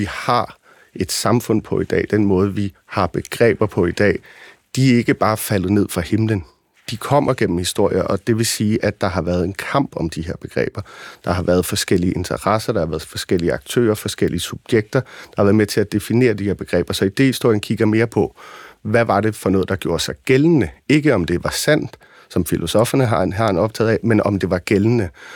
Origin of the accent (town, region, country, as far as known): Copenhagen, Capital Region of Denmark, Denmark; born or raised there